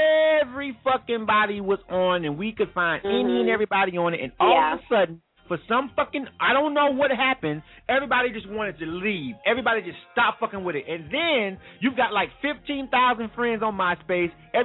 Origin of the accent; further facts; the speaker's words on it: Panama City, Florida, United States; she used to be an on-air personality back in my hometown in Panama City.